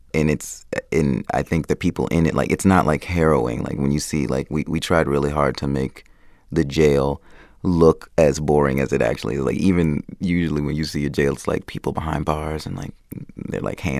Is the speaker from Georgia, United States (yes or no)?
yes; Stone Mountain, Georgia, United States; I grew up in a suburb called Stone Mountain.